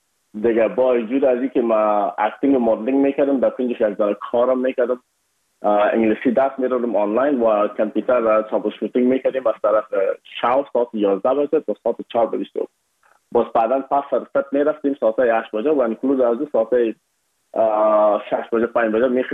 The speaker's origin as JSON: {"language": "Persian", "country": "Afghanistan", "said": "ما از افغانستان هستیم یک کمک لهجه ما فرق داشت"}